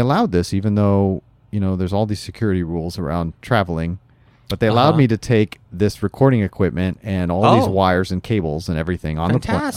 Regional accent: Ohio, United States; When I was growing up in Ohio, we called it a patio.

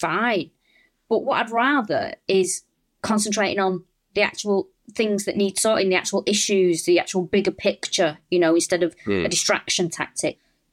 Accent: Manchester, North West England, United Kingdom; now in London, United Kingdom; I'm from Manchester. I'm from an area in North Manchester that, you know, isn't the best area. And yeah, there was a lot of crime, but I never felt scared. I lived in London for 5 years.

